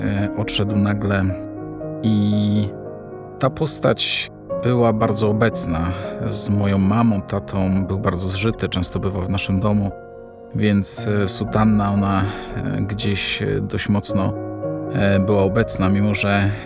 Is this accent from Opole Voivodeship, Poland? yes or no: no; Otwock, Masovian Voivodeship, Poland; Wychowałem się w parafii Niepokalanego Serca Maryi w Śródborowie. To jedna z otwockich parafii.